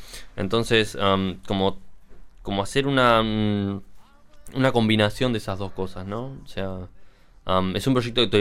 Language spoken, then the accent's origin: Spanish; Montevideo, Uruguay; un poco contextualizar lo que uno hace como montevideano. Y el mismo Montevideo, ¿no?